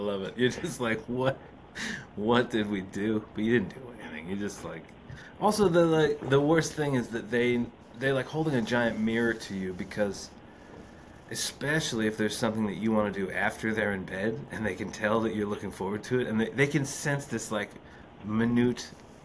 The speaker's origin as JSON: {"language": "English", "country": "Canada", "said": "Not that I don't think of myself as Canadian. I do, and I do have a real fondness for Canada. And when I'm out of it for a long time, I go, okay, that's enough. I'd like to go back now."}